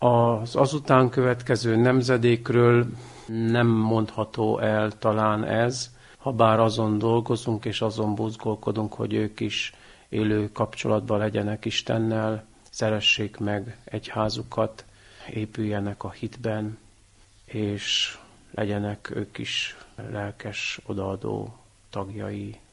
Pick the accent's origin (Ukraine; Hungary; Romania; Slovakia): Romania; Târnăveni, Mureș County; Nem származom egészen közelről, de kükülömenti vagyok. Dicső Szent Mártonban születtem, ott nőttem fel, ott végeztem iskoláimat.